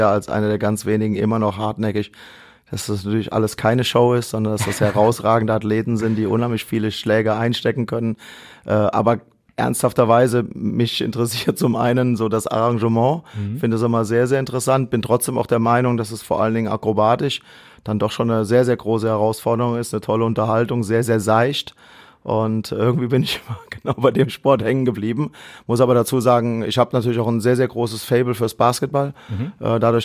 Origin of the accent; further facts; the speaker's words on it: Lahnstein, Rhineland-Palatinate, Germany; also born or lived in Koblenz; Meine Geburtsstadt ist Koblenz, aber aufgewachsen bin ich 7 Kilometer entfernt in Lahnstein.